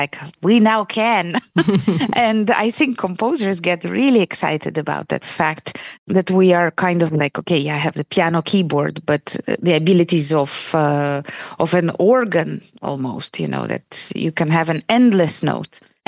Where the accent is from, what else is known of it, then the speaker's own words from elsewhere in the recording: Latvia; I'm from Latvia